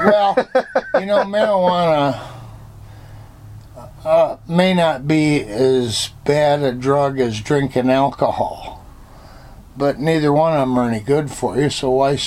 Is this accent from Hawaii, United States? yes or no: no; Winchester, Virginia, United States; also born or lived in Montrose, Pennsylvania; I was born in Virginia, in Winchester, and then my family moved to Pennsylvania, and...